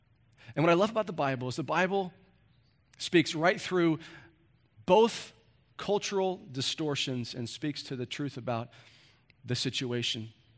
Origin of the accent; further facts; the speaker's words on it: United States; Because I'm an American. I'm a Westerner. I grew up in a culture where we don't believe in that stuff.